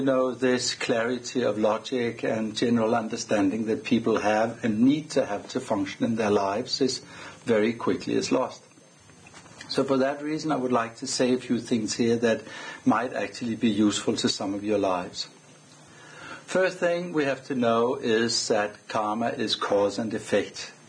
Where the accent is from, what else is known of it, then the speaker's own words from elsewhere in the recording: Denmark; English is a second language; I'm from Denmark.